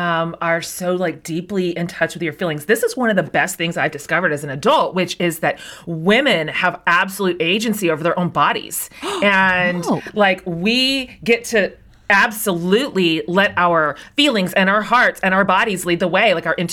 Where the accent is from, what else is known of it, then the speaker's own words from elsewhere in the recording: Kansas, United States; Well, I grew up in Kansas.